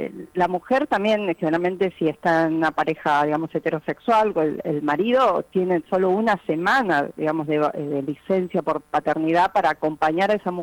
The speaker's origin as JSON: {"language": "Spanish", "region": "Tucumán", "country": "Argentina", "lives_now": "Buenos Aires, Argentina", "said": "yo soy tucumana de origen, pero me vine a Buenos Aires"}